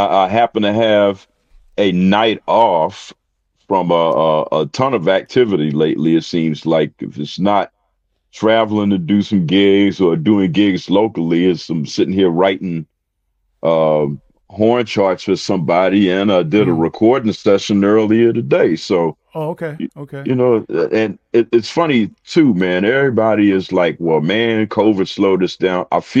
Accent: Bryan's Road, Maryland, United States; I was born in Bryan's Road, Maryland.

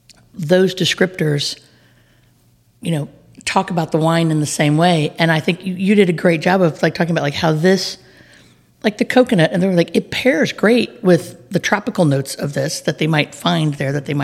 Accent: Missouri, United States; Gooseberry was not a thing that we grew up with in Missouri.

